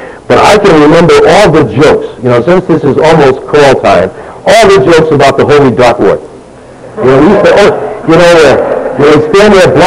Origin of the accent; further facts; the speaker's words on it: Connecticut, United States; And I said, I'm from Connecticut.